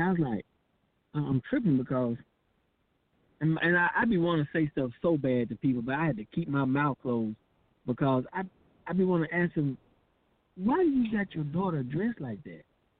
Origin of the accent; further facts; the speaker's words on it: Southern United States, United States; But that's just where I was raised. You know, I'm from the South, and I'm older.